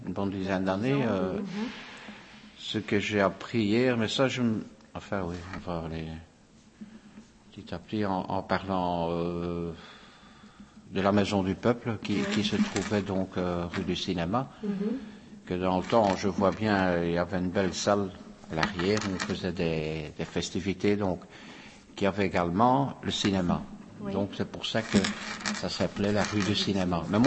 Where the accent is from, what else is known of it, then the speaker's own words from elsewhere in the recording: Molenbeek, Brussels, Belgium; je suis né à Molenbeek et j'ai toujours habité à Molenbeek, donc, avec mes parents, qui également étaient des Molenbeekois